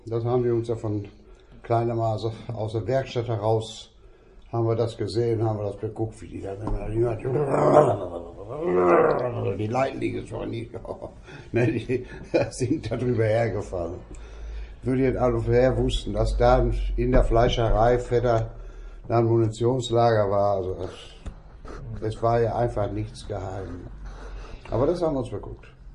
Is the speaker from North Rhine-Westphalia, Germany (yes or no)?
yes; Verl, North Rhine-Westphalia, Germany; 1935, Geburtsort Verl, aufgewachsen in Verl.